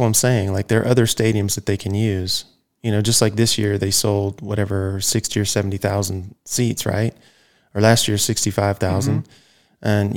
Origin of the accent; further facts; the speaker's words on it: Georgia, United States; in my hometown, just outside of Athens, Georgia, where the University of Georgia is